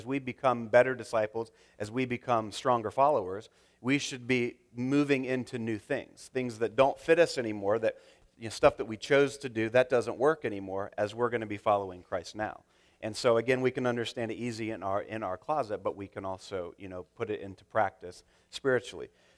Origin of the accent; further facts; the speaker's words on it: Tampa Bay, Florida, United States; I'm from Tampa Bay, Florida, near the Mouse. I grew up going to Disney.